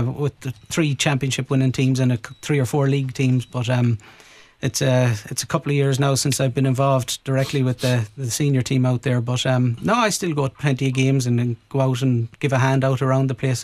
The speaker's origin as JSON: {"language": "English", "region": "Connacht", "country": "Ireland", "said": "I'm from Mayo."}